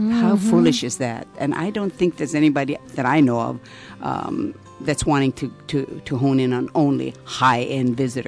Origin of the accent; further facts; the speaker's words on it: Kalihi, Hawaii, United States; Get to know us. Oh, they should see Kahoʻe and I at a kitchen table at home in Kalihi.